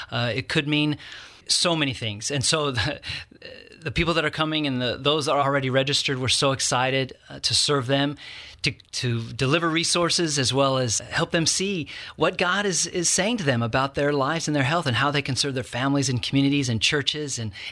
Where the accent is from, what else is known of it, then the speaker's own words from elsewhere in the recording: El Paso, Texas, United States; Well, I grew up in El Paso, Texas, went to Baylor University and got my master's in the UT system.